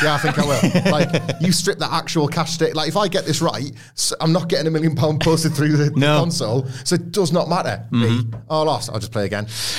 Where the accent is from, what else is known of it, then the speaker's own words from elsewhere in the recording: Scarborough, Yorkshire and the Humber, United Kingdom; I grew up near Scarborough, so there was lots of arcades I could access.